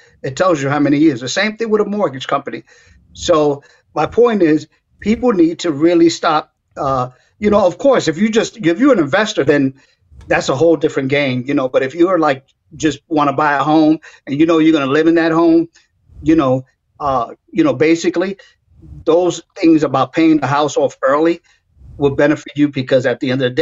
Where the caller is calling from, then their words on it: Spring Hill, Florida, United States; I'm calling in from Florida.